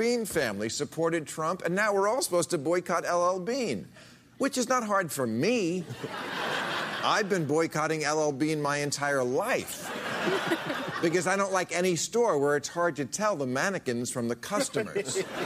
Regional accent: New Jersey, United States; Oh, wait, I'm not. I'm from New Jersey.

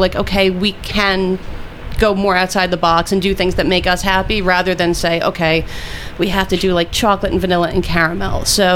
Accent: Brooklyn, New York, United States; We're from Diker Heights in Bay Ridge

